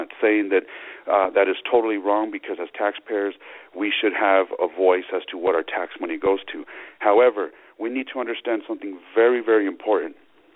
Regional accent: United States; I am an American. I live in America. I live in Albuquerque, New Mexico.

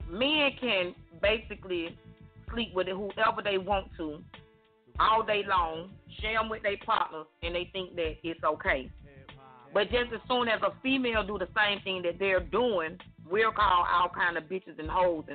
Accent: Atlanta, Georgia, United States; I'm from Atlanta. I'm from Atlanta, born and raised.

